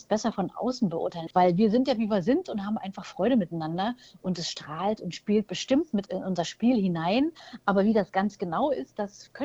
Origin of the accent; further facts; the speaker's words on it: East Germany, Germany; Und wir kommen ja beide aus der DDR und kennen da auch viele Leute